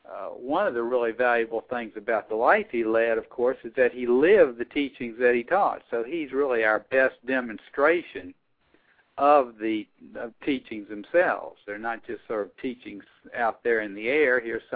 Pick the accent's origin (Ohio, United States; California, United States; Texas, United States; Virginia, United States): Virginia, United States; I grew up in the Baptist Church here in Virginia